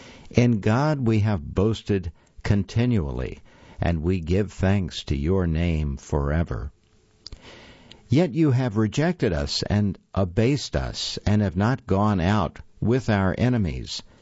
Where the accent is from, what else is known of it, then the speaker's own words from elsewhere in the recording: Hong Kong; Mother Florence was born in my hometown of Hong Kong.